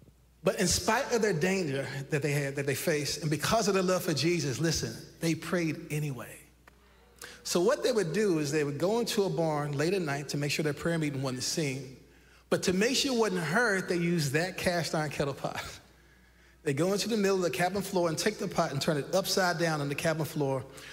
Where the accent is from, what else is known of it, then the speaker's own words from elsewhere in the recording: Fort Worth, Texas, United States; white people in my area where I grew up here in Fort Worth.